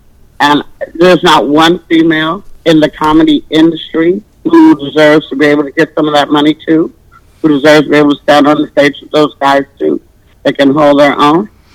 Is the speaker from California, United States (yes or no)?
no; Arkansas, United States; born there; Because I was born in Arkansas.